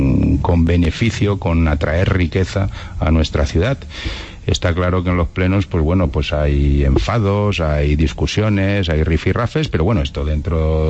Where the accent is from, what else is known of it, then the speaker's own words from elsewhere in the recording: Alicante, Valencian Community, Spain; sigo siendo político, sigo siendo alicantino y sigo peleando por el beneficio de Alicante